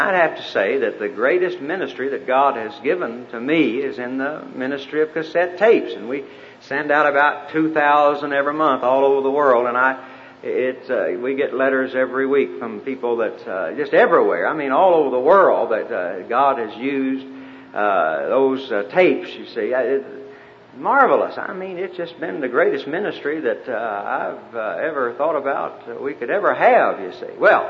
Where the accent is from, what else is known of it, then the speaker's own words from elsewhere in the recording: Arkansas, United States; also born or lived in Oklahoma; now in Texas, United States; I was born in Oklahoma, raised in Arkansas, live in Texas, and you put those three accents together, you've got something awful.